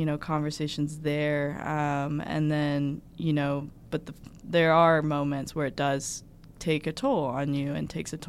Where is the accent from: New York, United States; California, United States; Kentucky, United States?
Kentucky, United States; Louisville; I'm from Louisville, Kentucky. I was born and raised there.